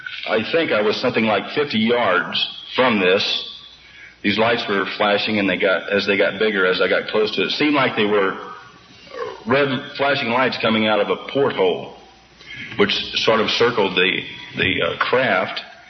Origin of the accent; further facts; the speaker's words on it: Missouri, United States; born there; also born or lived in Japan / Germany / France / Hawaii; I was born in Missouri, and I was brought up as a service brat. My father was a career man in the Air Force. I went to school in Japan, Germany, France, and Hawaii.